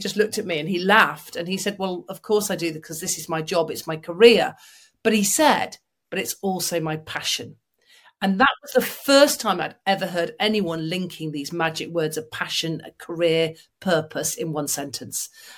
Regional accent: Manchester, North West England, United Kingdom; I was growing up in Northern England in Manchester, and, you know, you're not exactly surrounded by inspiration in that area of the world.

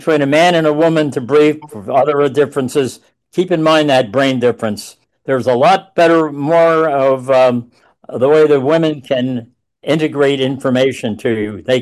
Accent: Philadelphia, Pennsylvania, United States; I'm from Philadelphia.

